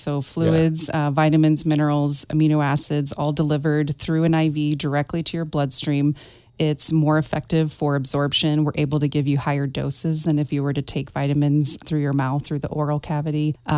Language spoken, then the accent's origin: English; Nebraska, United States; So I am from Nebraska, moved here 6 years ago.